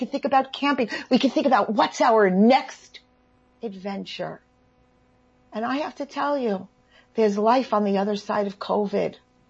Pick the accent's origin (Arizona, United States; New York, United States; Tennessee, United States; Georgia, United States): New York, United States; You know, I'm from New York. At a certain point, it's not cute.